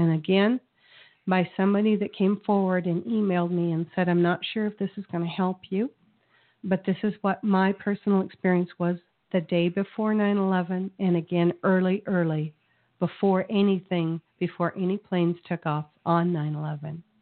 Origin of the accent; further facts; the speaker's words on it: United States; As an American, as a flight attendant, as an airline professional, I'm embarrassed that those people are even allowed to speak.